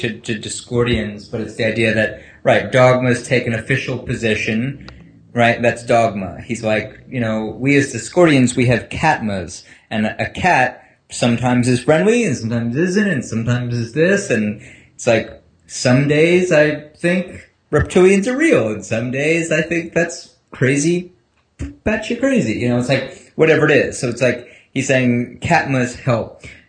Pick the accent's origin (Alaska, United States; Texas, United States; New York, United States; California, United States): New York, United States; now in Virginia, United States; I grew up in New York, which is super, like, atheist, liberal city. And now I'm living in Virginia